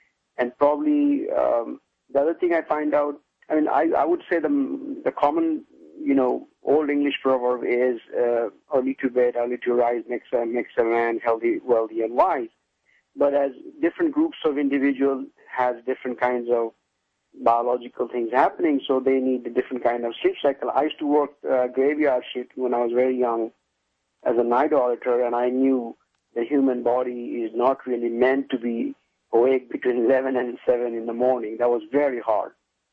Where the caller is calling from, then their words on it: Houston, Texas, United States; Yeah, I'm in the energy corridor.